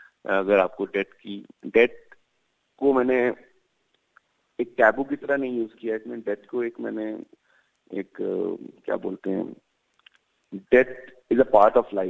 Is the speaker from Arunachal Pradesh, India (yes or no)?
yes; Arunachal Pradesh, India; क्योंकि मैं अरुणाचल में पला बड़ा हूँ